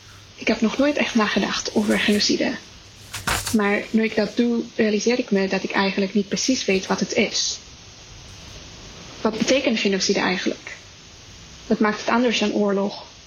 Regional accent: Indonesia; Ik ben opgegroeid in Indonesië en werd omringd door een andere kanon van geschiedenis.

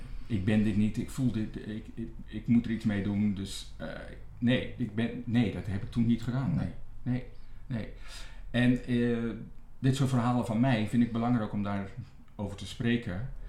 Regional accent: Gorinchem, South Holland, Netherlands; Ik kom niet uit Amsterdam. Ik kom uit Gorinchem. Een prima plaats om te wonen. Alleen, ik voelde me daar eenzaam.

